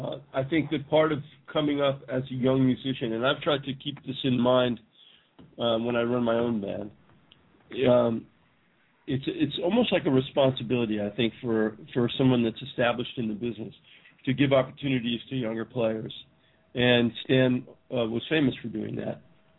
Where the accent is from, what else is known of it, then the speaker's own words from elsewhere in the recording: Nyack, New York, United States; I used to play where I grew up in Nyack, New York. I used to play at a small club there called The Office.